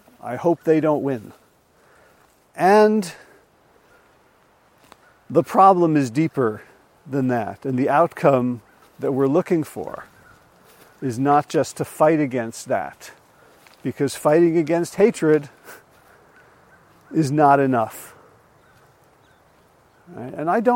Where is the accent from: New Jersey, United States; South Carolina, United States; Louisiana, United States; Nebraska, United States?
New Jersey, United States; threats to in where I grew up in North Jersey